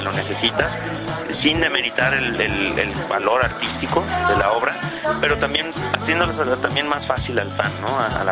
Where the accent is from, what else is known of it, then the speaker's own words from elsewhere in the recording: Guadalajara, Jalisco, Mexico; La ciudad de donde yo vengo, que es Guadalajara